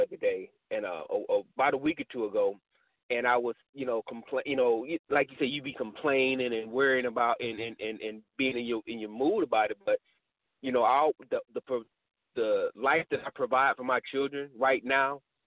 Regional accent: Michigan, United States; accent: Michigan; moved away; also born or lived in Louisiana; I was uprooted from Michigan when my mom got sick and had to go down to Louisiana

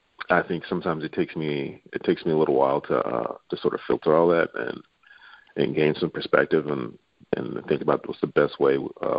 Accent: Baton Rouge, Louisiana, United States; I'm from Baton Rouge. I was born in Baton

